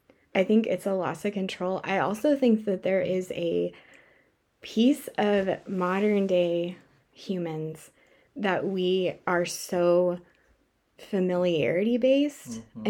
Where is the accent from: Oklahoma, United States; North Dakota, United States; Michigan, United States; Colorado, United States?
Colorado, United States; Colorado Springs; Like I grew up in Colorado Springs, and so we spent most of my summers in Rocky Mountain National Park.